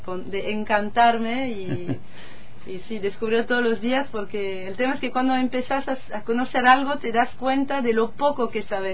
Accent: France; moved away as an adult; also born or lived in London; yo soy de Francia, y antes de viajar por Sudamérica trabajaba en Londres. Hacía 8 años que vivía allá

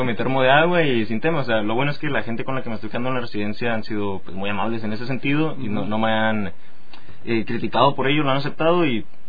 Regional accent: Ensenada, Baja California, Mexico; Yo vengo de Ensenada, Baja California, y a pesar de que mi ciudad es básicamente un puerto, como sería una Ensenada, comparten mucho el clima

